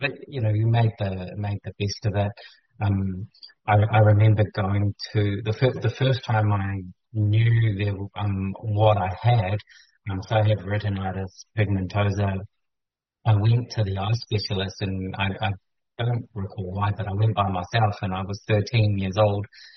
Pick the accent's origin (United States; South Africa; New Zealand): New Zealand; Wellington; But I grew up here in Wellington with my mum and dad and two brothers.